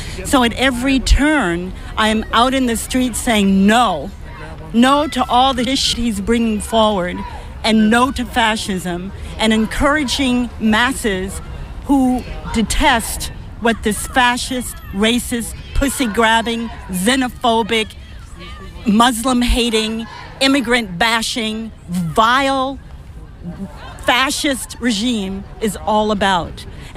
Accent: Boston, Massachusetts, United States; from Boston.

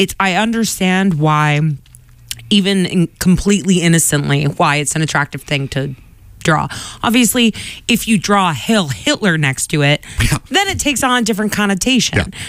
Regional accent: Quincy, United States; I grew up in Quincy.

